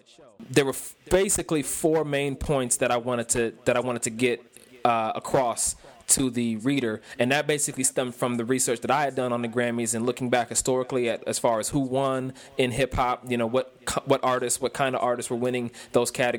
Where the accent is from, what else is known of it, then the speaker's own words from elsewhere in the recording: Cleveland, Ohio, United States; and you know, I'm from Cleveland, Ohio, so you know, we've had a few artists here and there